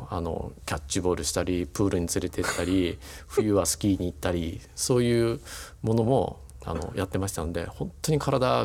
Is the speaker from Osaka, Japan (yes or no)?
no; Kashima, Saga, Japan; 私の生まれ育った佐賀県鹿島市っていうのは有明海側に面している町なんですね。